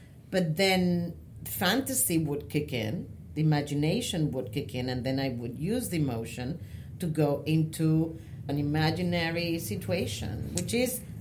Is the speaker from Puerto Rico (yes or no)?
yes; Puerto Rico; also born or lived in Manatí; I was born and raised in Puerto Rico.